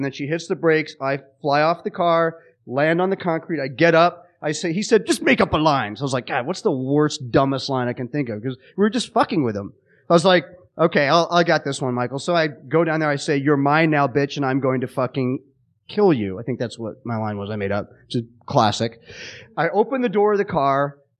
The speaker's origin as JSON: {"language": "English", "region": "England", "country": "United Kingdom", "tie": "born there", "said": "He cast me because I was born in England"}